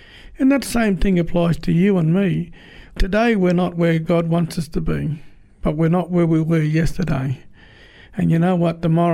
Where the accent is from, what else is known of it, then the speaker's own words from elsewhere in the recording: Moree, New South Wales, Australia; he knew I came from Moree